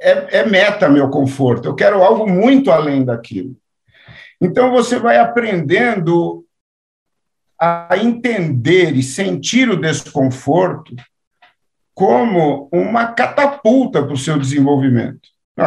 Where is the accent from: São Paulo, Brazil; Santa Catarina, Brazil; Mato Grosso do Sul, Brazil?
São Paulo, Brazil; a freguesia do Ó, né, o bairro onde nasci, na periferia de São Paulo.